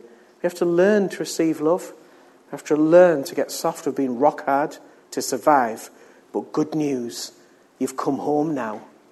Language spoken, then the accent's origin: English; United Kingdom; We're British. We're not used to touchy-feely things.